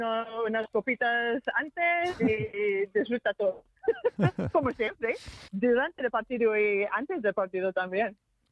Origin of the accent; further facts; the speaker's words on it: Scotland, United Kingdom; Spanish is a second language; now in Madrid, Spain; Pero sí, soy escocesa.